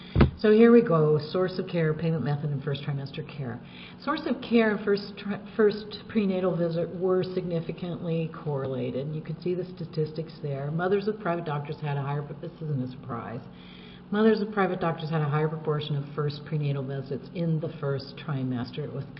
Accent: West Coast, United States; I'm from the West Coast, so we will call those hills

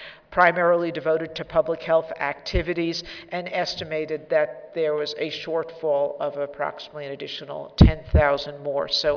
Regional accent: California, United States; An alternative approach I have is that I'm from California and I'm proud of it, and we welcome you.

